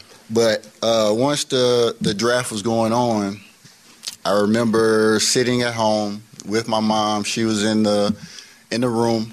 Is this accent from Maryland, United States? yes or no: no; Port Allen, Louisiana, United States; So I definitely have to shout out, you know, my hometown of Port Allen.